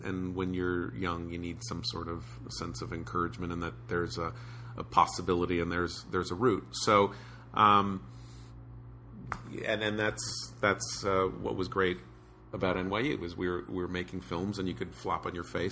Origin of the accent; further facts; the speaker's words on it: United States; I grew up 30 miles outside of New York, and there was always Manhattan